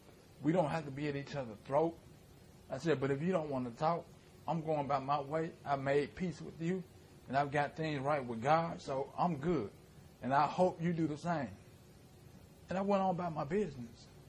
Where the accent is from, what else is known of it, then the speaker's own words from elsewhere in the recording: Memphis, Tennessee, United States; I had to catch myself. I'm from Memphis, man.